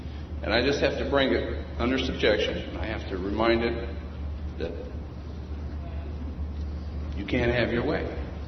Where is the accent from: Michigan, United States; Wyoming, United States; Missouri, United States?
Missouri, United States; St. Louis; I was born and raised in St. Louis. And used to run both sides of the rivers, running in gangs and doing all kinds of mayhem, things like that.